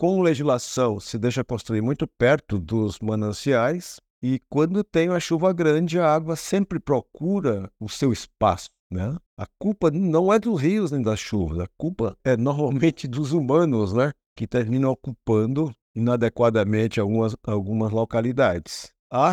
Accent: Porto Alegre, Rio Grande do Sul, Brazil; e sou de Porto Alegre, engenheiro civil

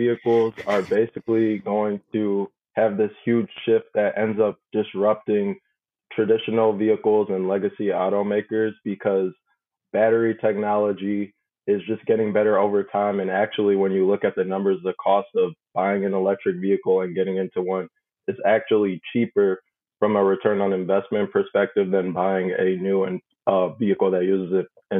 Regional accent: Southfield, Michigan, United States; born there; moved away; also born or lived in West Bloomfield; I was born in Southfield, moved to West Bloomfield about the end of middle school, ended up graduating, just graduated from Michigan State in May, 2020 grads.

